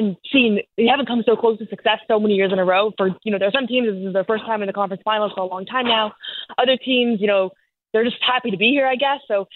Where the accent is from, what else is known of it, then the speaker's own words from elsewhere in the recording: Boston, Massachusetts, United States; I grew up in Boston, I've been here my whole life